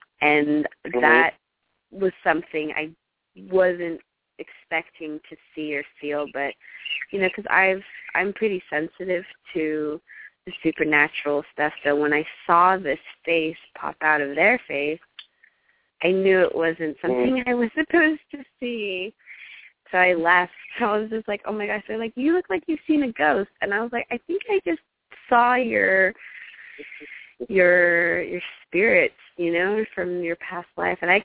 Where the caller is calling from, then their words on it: New York, United States; I'm calling you from New York.